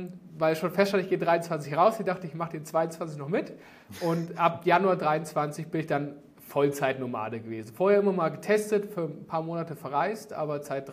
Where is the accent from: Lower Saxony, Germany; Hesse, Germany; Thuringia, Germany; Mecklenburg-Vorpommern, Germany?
Hesse, Germany; moved away as an adult; also born or lived in Nuremberg; Also gebürtig komme ich aus einem ganz kleinen Dorf in Hessen, 600 Einwohner. Bin dann aber mit 18 nach Nürnberg gezogen